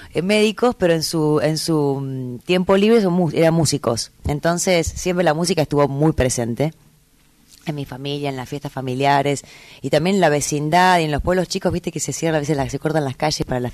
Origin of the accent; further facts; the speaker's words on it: Córdoba, Argentina; soy cordobesa, de provincia de Córdoba, de un pueblo que queda al sudeste cordobés. Estamos casi pegaditos a Santa Fe, pero nos tragamos las S como los santafesinos.